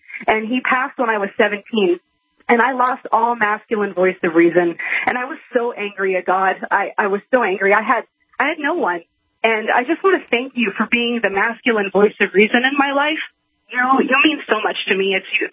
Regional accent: Washington, United States; I'm from Washington State.

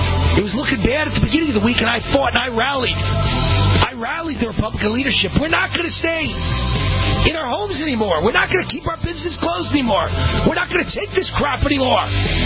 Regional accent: Texas, United States; As a Texan, I voted for you.

